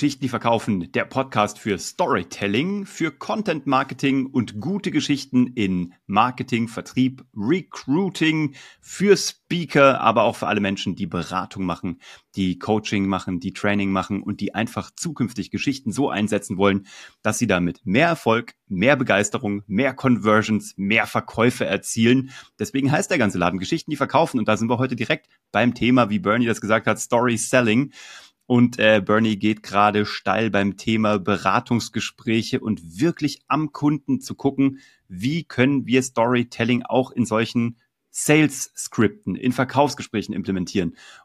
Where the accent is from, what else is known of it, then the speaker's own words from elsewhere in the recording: Kassel, Hesse, Germany; born there; da ich nun mal gebürtiger Kasseläner bin oder Kassler bin